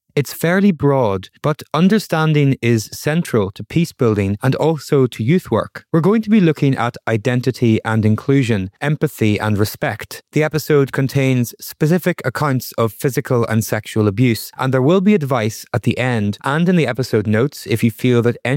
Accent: Ulster, Ireland; also born or lived in Derry, Northern Ireland; I was born in Derry in 1995, shortly before the Belfast Good Friday Agreement, and I grew up in County Donegal with a mother from Germany and a father from Northern Ireland. I have a bit of a cross-border upbringing that extends beyond the island even

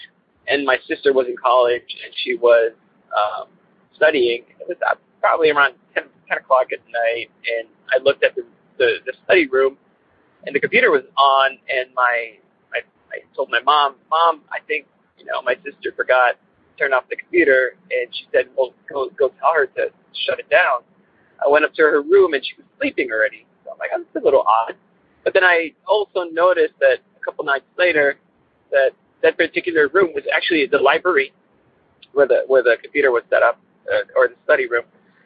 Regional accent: California, United States; I am from California. I've been here for about past 10 years

